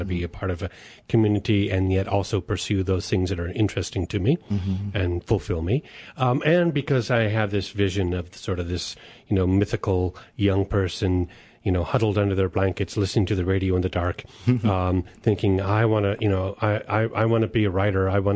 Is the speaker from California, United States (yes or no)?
yes; California, United States; We had a Million Dollar Movie, too, out of a station in San Francisco, where I grew up in the East Bay Area